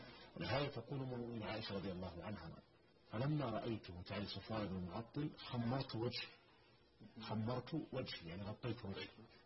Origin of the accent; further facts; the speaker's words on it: Saudi Arabia; مثلا عندنا في المملكة العربية السعودية